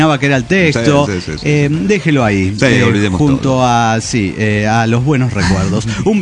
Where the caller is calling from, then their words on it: Cuenca, Azuay, Ecuador; de Cuenca, Ecuador.